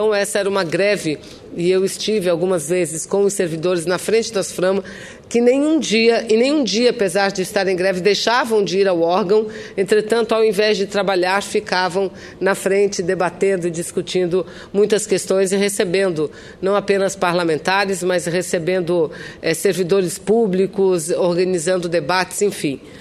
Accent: Amazonas, Brazil; lá do meu estado do Amazonas

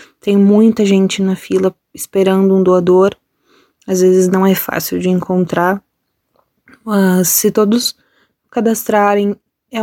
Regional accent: Gramado, Rio Grande do Sul, Brazil; eu sou mãe da Antonella, tenho 4 anos, nós somos de Gramado, no Rio Grande do Sul.

